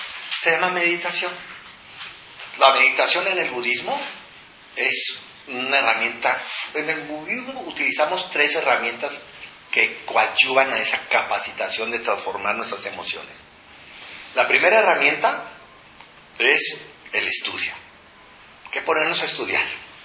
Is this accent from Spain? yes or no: no; Mexico; Una de las cualidades de nuestro carácter en general, como mexicanos